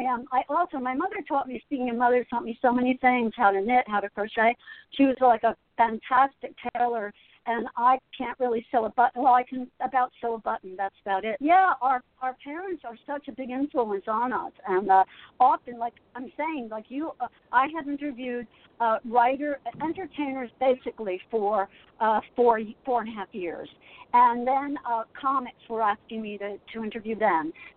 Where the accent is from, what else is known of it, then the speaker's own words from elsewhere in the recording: Asbury Park, New Jersey, United States; now in San Diego, United States; because I grew up in Asbury Park, but I went to San Diego and I worked in for a Presbyterian church.